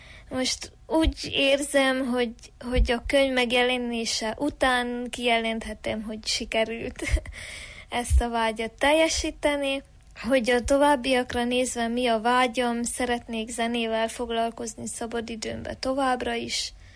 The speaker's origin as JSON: {"language": "Hungarian", "town": "Székelyszáldobos", "region": "Covasna", "country": "Romania", "tie": "born or raised there", "said": "lesz még bemutatónk szülőfalumba Székelyszárdoboson"}